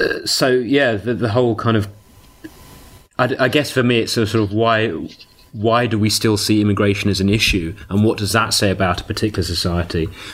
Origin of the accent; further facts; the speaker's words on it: London, United Kingdom; someone from, you know, a mixed family growing up in London who is very... what you describe as culturally assimilated.